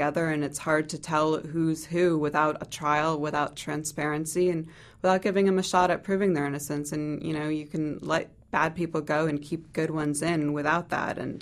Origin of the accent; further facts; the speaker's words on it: United States; accent: American; Well, there was always this cultural dynamic for me, because I am American, and yet I do have these ties to my ethnicity and heritage.